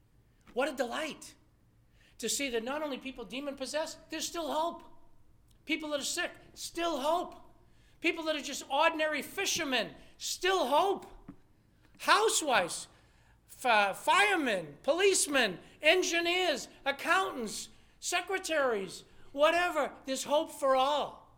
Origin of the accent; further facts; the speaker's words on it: Lawrence, Massachusetts, United States; And he took the likes of me growing up in Lawrence, Massachusetts, with nothing. Dad died when I was young, seven kids in the house. We had nothing.